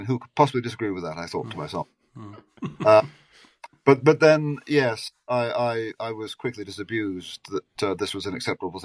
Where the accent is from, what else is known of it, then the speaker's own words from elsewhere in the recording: United Kingdom; as I've grown older, Tim, I've come out as a British patriot.